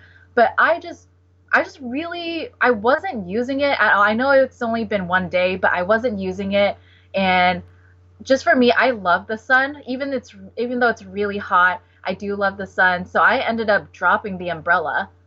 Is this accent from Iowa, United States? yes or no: no; Washington, United States; Oh, I might be biased because I'm from Washington, but I loved it.